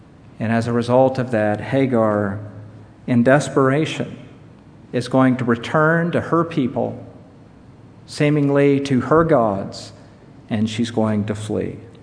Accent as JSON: {"language": "English", "town": "Indianapolis", "region": "Indiana", "country": "United States", "tie": "born or raised there", "said": "My hometown is Indianapolis, Indiana"}